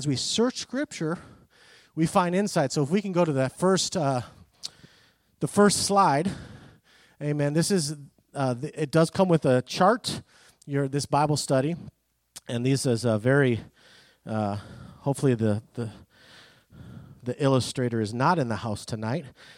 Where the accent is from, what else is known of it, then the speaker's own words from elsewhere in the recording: Greece; I grew up in Greece.